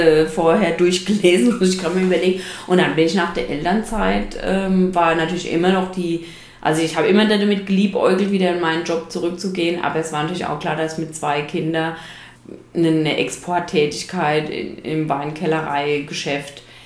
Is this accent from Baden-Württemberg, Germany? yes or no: yes; Schliengen, Baden-Württemberg, Germany; Ich bin aus Schliengen im Markgräflerland. Das ist genau in der Mitte zwischen Freiburg und Basel.